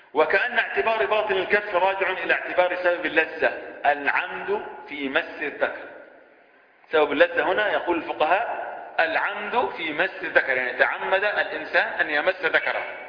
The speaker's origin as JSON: {"language": "Arabic", "country": "Egypt", "said": "مش عشان أنا مصري"}